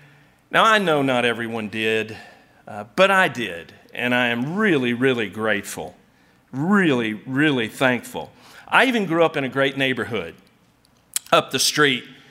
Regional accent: Georgia, United States; When I was a boy growing up in Georgia one summer, I went to 14 Atlanta Braves baseball games.

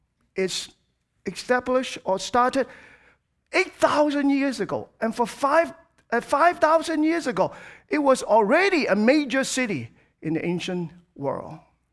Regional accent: Hong Kong; Now, I was born and raised in Hong Kong, a tiny little space with 7.5 million people.

